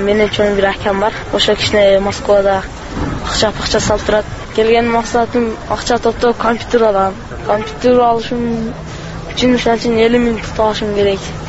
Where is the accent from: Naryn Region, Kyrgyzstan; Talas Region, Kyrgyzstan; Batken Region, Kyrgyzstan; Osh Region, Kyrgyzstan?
Osh Region, Kyrgyzstan; Алайдан келдим буталга айылдан.